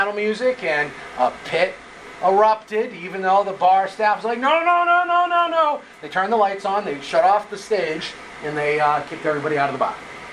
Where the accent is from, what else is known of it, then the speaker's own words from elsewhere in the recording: Whitinsville, Massachusetts, United States; now in Sutton, United States; I was raised in Whitensville and now I live in Sutton.